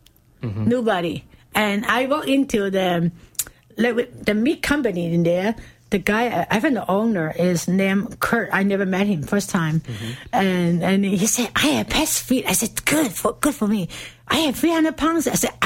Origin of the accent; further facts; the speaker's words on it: China; Well, I was born in China. I was suffered a great time in my youth group, a youth time from age of 7 to 11, that period of time.